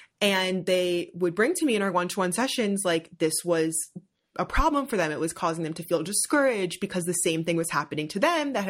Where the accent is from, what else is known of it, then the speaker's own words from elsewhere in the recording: New Jersey, United States; Like I grew up in Jersey.